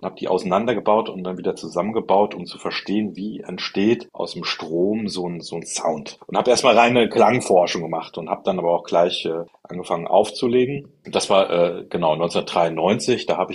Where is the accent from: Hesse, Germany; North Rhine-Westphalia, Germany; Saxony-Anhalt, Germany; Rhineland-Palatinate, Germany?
Rhineland-Palatinate, Germany; ich komme ja hier aus dem Westerwald und war auf dem erzkonservativen Gymnasium